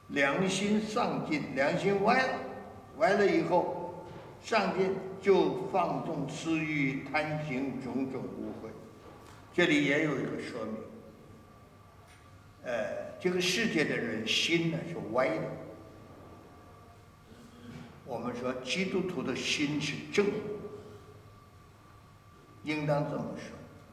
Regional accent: China; 我们中国人很讲究这个，其实孔子就讲这个。

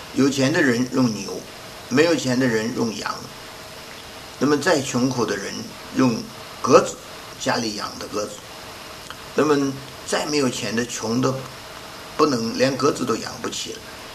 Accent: China; 那么俗民、黎民百姓，我们中国人说俗民就是普通的人

